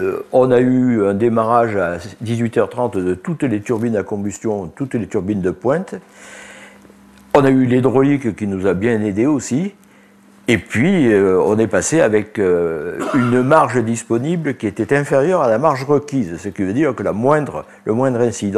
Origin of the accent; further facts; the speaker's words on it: Provence-Alpes-Côte d'Azur, France; born there; Je suis né en Provence, donc vous verrez que mon accent, je ne l'ai pas perdu.